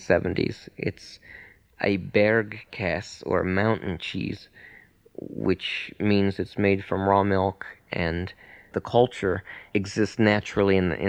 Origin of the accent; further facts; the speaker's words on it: Helvetia, West Virginia, United States; I grew up here in Helvetia, West Virginia, and then moved away for many years and have come back here to be the cheesemaker.